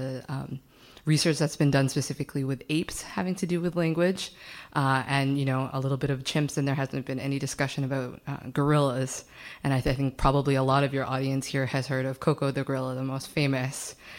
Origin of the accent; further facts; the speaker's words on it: Boston, Massachusetts, United States; now in Berkeley, United States; and I live in Berkeley, but I'm from Boston.